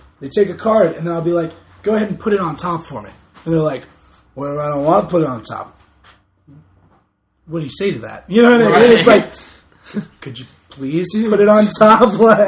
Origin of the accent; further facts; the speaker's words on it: Virginia Beach, Virginia, United States; I would go down to the ocean front because I'm from Virginia Beach.